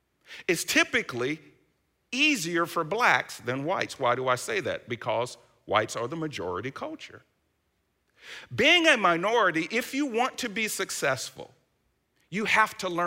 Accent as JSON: {"language": "English", "town": "Atlanta", "region": "Georgia", "country": "United States", "tie": "born or raised there", "said": "I've grown from that, from growing up in Atlanta, an all-black area, to going to the University of Tennessee, an all-white area."}